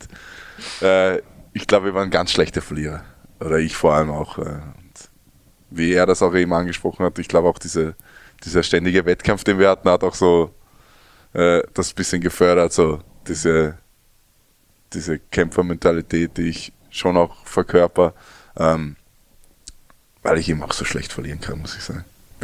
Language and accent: German; Eckenburg, Germany; im Sommer vor allem, wenn keine Schule war, sind wir immer jeden Vormittag in die Halle gegangen bei uns in Eckenburg